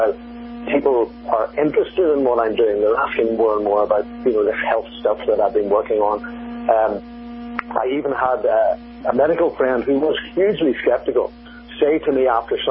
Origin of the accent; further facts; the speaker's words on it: Belfast, Northern Ireland, United Kingdom; Paul happens to come from my hometown, Belfast, and he was home here a few weeks ago, and I interviewed him.